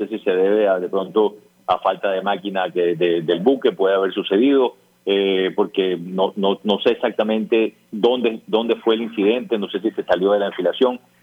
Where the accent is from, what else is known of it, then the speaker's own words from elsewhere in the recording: Barranquilla, Atlántico, Colombia; pero que nosotros como barranquilleros debemos aprovechar